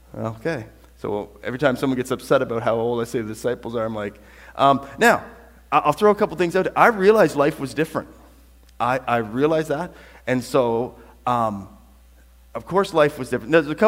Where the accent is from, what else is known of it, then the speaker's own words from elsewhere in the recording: Canada; that's not in my reality of like growing up in Canada